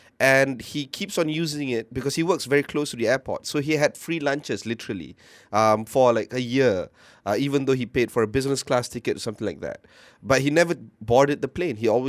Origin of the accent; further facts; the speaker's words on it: Johor, Malaysia; I went back to my hometown in Johor